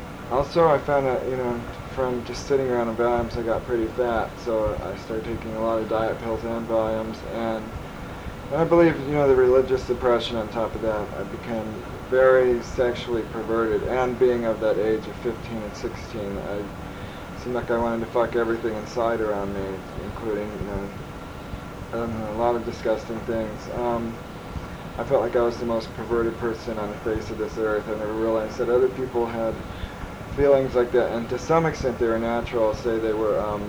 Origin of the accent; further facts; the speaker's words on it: Pomona, California, United States; also born or lived in Groton, Connecticut; now in Hollywood, United States; I was born in Connecticut. I was raised outside of Los Angeles in Pomona.